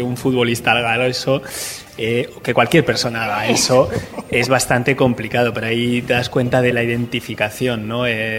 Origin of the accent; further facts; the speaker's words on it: Bilbao, Basque Country, Spain; yo soy de Bilbao, no soy vasco, soy de Bilbao.